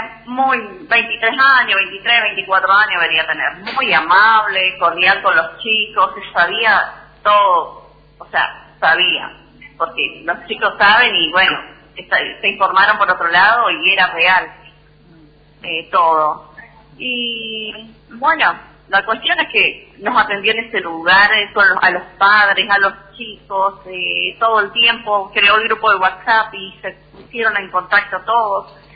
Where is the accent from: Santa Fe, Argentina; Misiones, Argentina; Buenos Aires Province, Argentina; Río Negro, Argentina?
Misiones, Argentina; Garupá; Yo soy de Garupá.